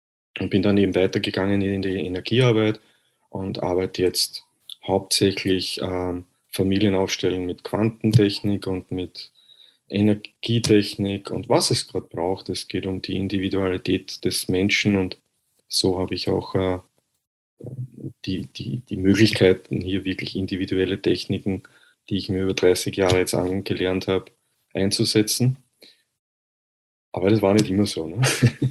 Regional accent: Vienna, Austria; wie ihr wahrscheinlich hören könnt. Ich bin aus Österreich, aus Wien. Ich hoffe, ihr könnt meinen Dialekt verstehen.

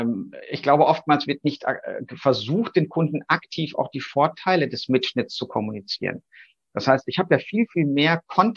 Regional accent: North Rhine-Westphalia, Germany; Jetzt komme ich ja aus Westfalen, das ist ja so der ärmere Teil von Nordrhein-Westfalen.

